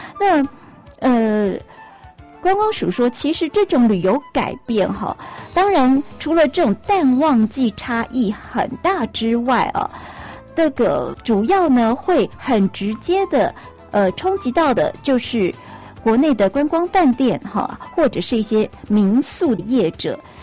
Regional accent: Taiwan

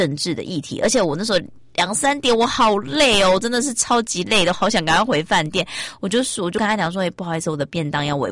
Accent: Taiwan; 他就听到我的口音，他说你是台湾来的、啊？我说哦，对

